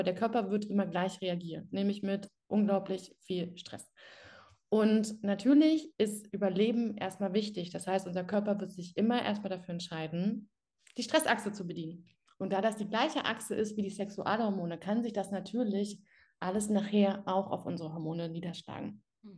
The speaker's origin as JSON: {"language": "German", "region": "Berlin", "country": "Germany", "said": "ich wohne in der Großstadt, ich komme aus Berlin"}